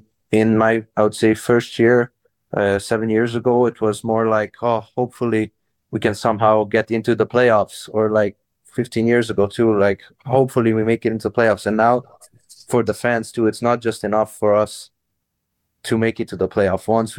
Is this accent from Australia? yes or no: no; Budapest, Hungary; English is a second language; I'm from Budapest.